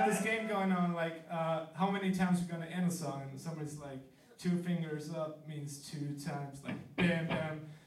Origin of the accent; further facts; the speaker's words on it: Germany; So we might as well export that to Tokyo because we think it's very cool and we're from Germany.